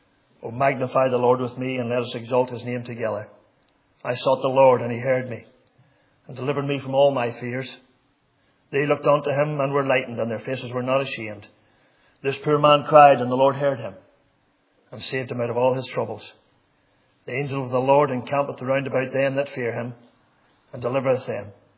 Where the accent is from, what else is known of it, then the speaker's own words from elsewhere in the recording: Northern Ireland, United Kingdom; now in Macclesfield, United Kingdom; I'm from the Macclesfield Free Church, and I've lived in Macclesfield some 24, 25 years. As I grew up in Macarthur, just in front of the Glen Sheehan Pass there in County Londonderry, I grew up in a home that was not a Christian home.